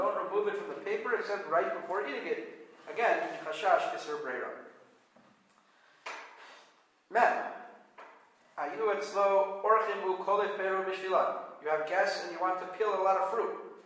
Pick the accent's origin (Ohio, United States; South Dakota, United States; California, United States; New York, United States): New York, United States; New York City; like in my hometown of New York City.